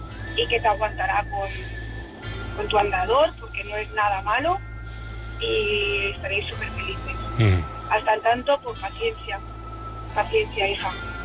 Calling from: Barcelona, Catalonia, Spain; llamo de Barcelona.

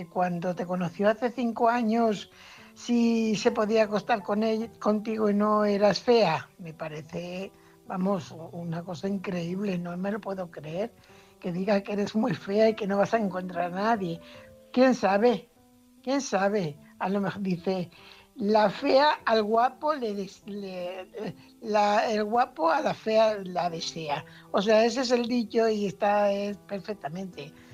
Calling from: Fuenlabrada, Community of Madrid, Spain; corresponsal de Fuenlabrada.

